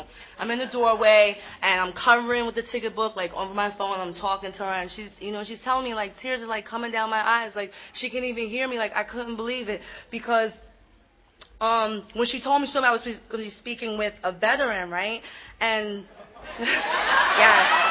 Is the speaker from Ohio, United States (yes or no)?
no; New York City, New York, United States; I'm originally from New York City. I always have to, always have to plug in New York first, right?